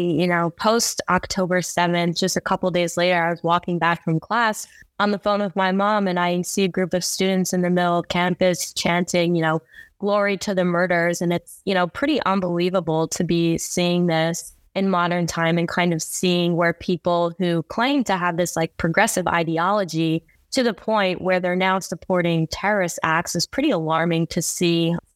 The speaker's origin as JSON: {"language": "English", "town": "Northbrook", "region": "Illinois", "country": "United States", "said": "I'm originally from Northbrook, Illinois. I am currently a 2L at the University of Wisconsin Law School"}